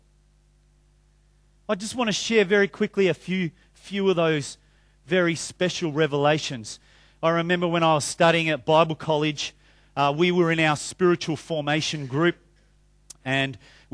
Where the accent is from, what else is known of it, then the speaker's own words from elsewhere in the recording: Australia; you know, a man's man, you know, I'm an Aussie male.